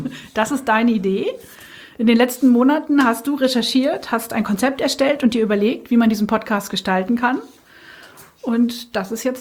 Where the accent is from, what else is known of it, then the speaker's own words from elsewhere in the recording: Oldenburg, Lower Saxony, Germany; also born or lived in Emsland; Ich bin gebürtige Enzländerin, aber in der Stadt Oldenburg aufgewachsen. Ich bin 41 Jahre alt, ich bin seit 11 Jahren verheiratet. Wir sind beide katholisch